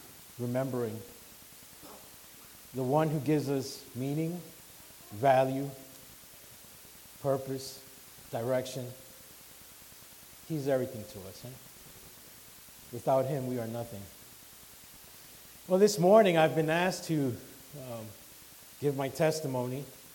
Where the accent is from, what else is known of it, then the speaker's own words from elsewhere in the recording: Honduras; Well, I was born in Honduras, May 8th, 1974. I remember running around as a young boy.